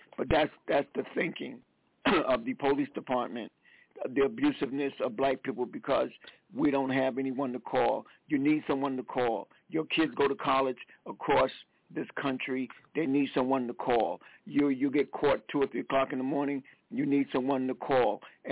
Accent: South Carolina, United States; I live in Connecticut. I'm from South Carolina. I've gotten tickets in South Carolina.

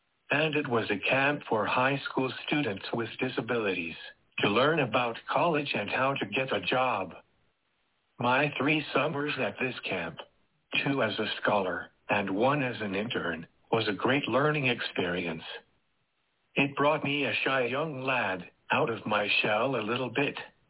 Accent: Washington, United States; born there; I was born in 1979 in Skagit County in Washington State

